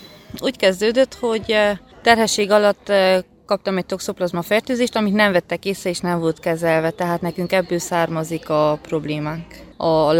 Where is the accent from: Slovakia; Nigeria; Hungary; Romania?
Romania; Gyergyóalfalu, Harghita; Gyergyó Alfaluból.